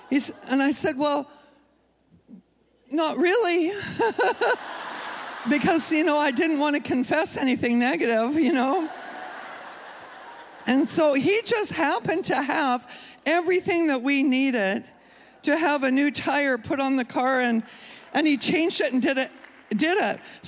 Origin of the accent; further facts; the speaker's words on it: Canada; moved away; We were in Canada, and you know, I'm Canadian, and you know, we lived up in Canada until the last 15 years.